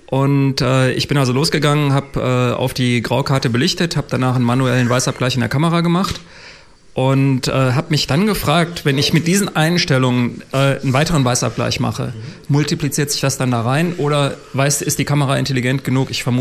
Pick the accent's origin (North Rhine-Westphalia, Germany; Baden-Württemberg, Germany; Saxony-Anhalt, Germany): North Rhine-Westphalia, Germany; Dortmund; ich komme aus Dortmund.